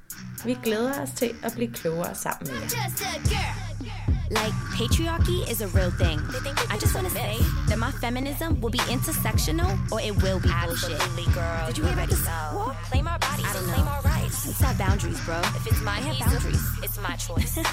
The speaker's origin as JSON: {"language": "Danish", "region": "West Jutland", "country": "Denmark", "said": "Jeg er mor. Jeg er hvid. Jeg er vestjyde. Jeg er ciskønnet."}